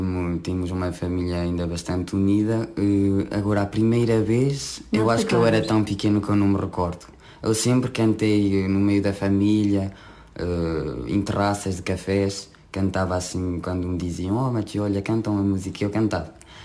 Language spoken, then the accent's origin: Portuguese; Paris, Île-de-France, France; tenho 21 anos, nasci em Paris, Paris 13, e sempre vivi em Paris 11.